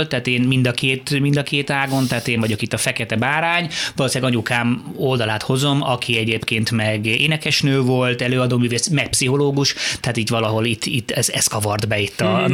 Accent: England, United Kingdom; now in Pilisszántó, Hungary; szerintem az a millió, amiben fölnőttem, tehát azért Anglia egy gyönyörű hely, gyönyörű kertek

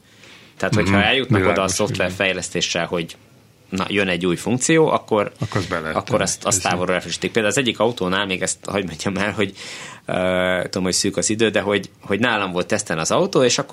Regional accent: Hódmezővásárhely, Csongrád-Csanád, Hungary; én Hódmezővásárhelyi vagyok, azt ott gyártották

